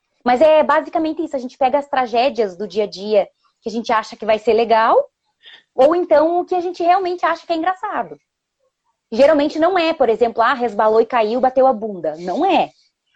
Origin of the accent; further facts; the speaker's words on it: Palmeira, Paraná, Brazil; now in Curitiba, Brazil; eu sou natural de Palmeira, então quando eu vim de Palmeira para cá, há uns 15 anos atrás, eu viajei por vários outros lugares, morei em outro país e tudo mais.